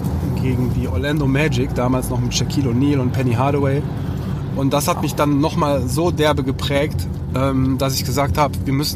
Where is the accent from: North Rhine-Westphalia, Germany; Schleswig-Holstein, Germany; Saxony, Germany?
North Rhine-Westphalia, Germany; Leverkusen; now in Düsseldorf, Germany; ich bin in Leverkusen aufgewachsen. Also das ist so meine Hometown, meine Base, wo meine Eltern noch immer noch wohnen. Und da bin ich auch zur Schule gegangen. Also Leverkusen ist eigentlich immer noch ein bisschen Heimat, auch wenn ich schon relativ lange in Düsseldorf bin.